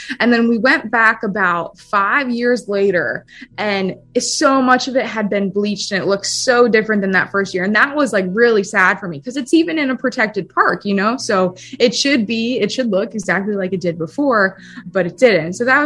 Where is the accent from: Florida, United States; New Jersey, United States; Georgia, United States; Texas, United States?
Florida, United States; Jupiter; And that's like the lighthouse in my hometown